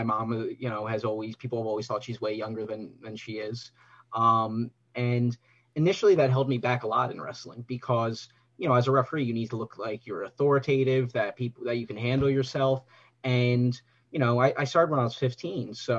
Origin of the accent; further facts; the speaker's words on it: Atlantic City, New Jersey, United States; You know, I was talking before, like I grew up in Atlantic City, right outside of Atlantic City, and I always went to the Ripley's Auditorium.